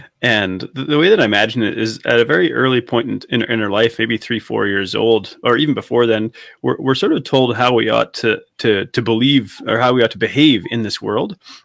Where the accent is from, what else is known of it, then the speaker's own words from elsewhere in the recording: Canada; But I'm from Canada, if anybody hasn't picked up on the accent yet.